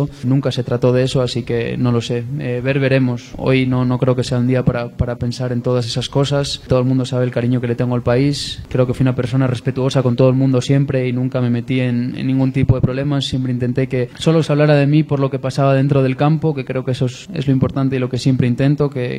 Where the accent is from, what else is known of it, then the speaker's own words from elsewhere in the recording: Mexico; now in Spain; Soy mexicano, después de estos 5 años también aquí, soy español, soy mexicano